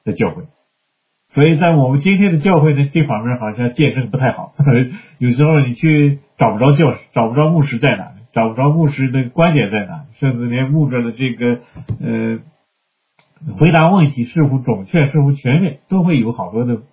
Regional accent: China; 我们从大陆来的弟兄姐妹们

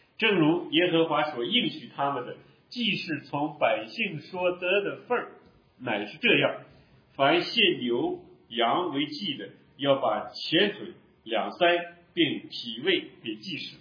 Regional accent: Northwest China, China; 挺好吃的，我们西北人经常吃。

